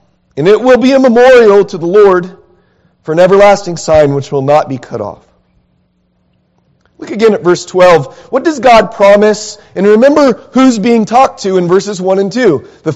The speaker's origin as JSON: {"language": "English", "town": "San Diego", "region": "California", "country": "United States", "tie": "born or raised there", "said": "Growing up in San Diego, it's like the trees start humming."}